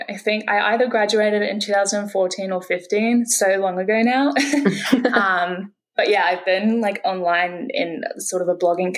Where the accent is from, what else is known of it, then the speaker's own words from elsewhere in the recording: Brisbane, Queensland, Australia; also born or lived in Sydney; I was born in Sydney, and then I moved up to Brisbane, which is in Queensland, when I was in like the second grade. So for people who don't know me, I say Sydney because it sounds a bit more cool, but I'd probably say I'm from Brisbane.